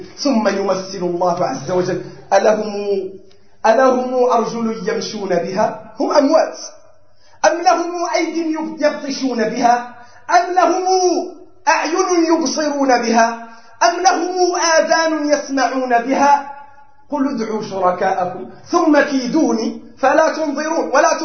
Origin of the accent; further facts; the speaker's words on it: Morocco; احنا عندنا في المغرب والله يقولون حج الفقير، حج الفقير